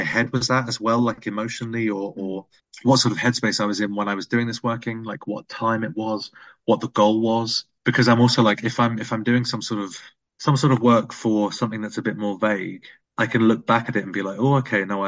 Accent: South East England, United Kingdom; now in Iceland; I live in Iceland and they don't realize I'm from Sussex

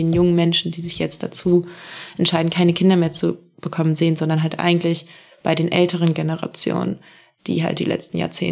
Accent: Northern Germany, Germany; Ich komme aus Norddeutschland, das ist einfach nah an der Küste zum Beispiel, ganz praktisch gesehen.

